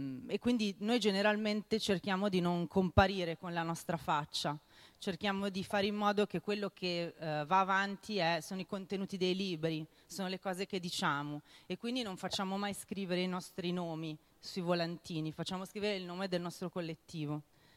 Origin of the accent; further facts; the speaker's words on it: Milan, Lombardy, Italy; vengo da Milano e sono venuta per presentare il nostro lavoro